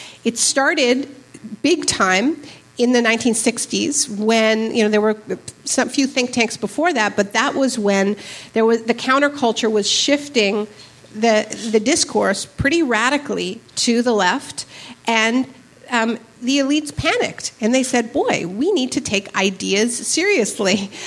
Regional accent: Canada; also born or lived in United States; I'm Canadian. I'm actually American too. My parents moved to Canada during the Vietnam War.

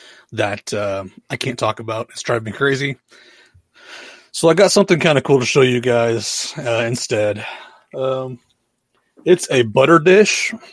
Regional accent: Golconda, Illinois, United States; that little yodeling kid from Walmart, actually is from my hometown

